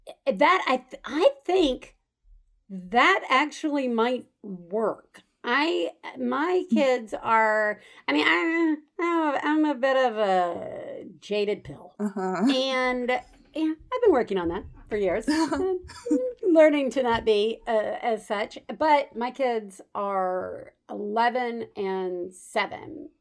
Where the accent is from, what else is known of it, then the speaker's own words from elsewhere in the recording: Deep South, United States; I grew up in the Deep South, and, you know, I mean, kids were on, you know, diet pills were put in lunch boxes